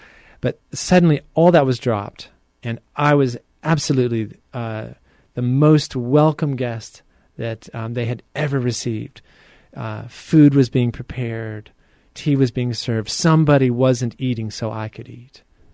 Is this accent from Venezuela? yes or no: no; United States; Maybe it has a little bit to do with, you know, being an American where we always want to do things about what we believe in.